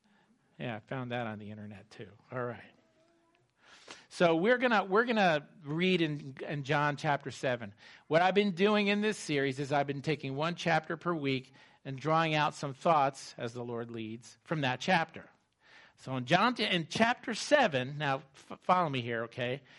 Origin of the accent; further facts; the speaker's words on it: Indianapolis, Indiana, United States; we we came here from the Indianapolis area, so, you know, the whole Indy circuit, that sport is very, very popular there.